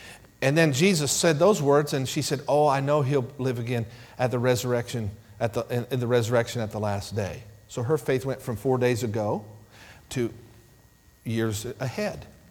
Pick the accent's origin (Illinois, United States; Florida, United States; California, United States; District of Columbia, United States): Illinois, United States; I grew up in Illinois.